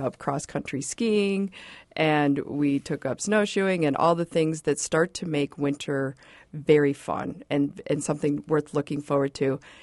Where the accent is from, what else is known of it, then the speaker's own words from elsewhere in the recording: Wisconsin, United States; I grew up in Wisconsin, southwestern Wisconsin. I'm a driftless girl and grew up on a farm.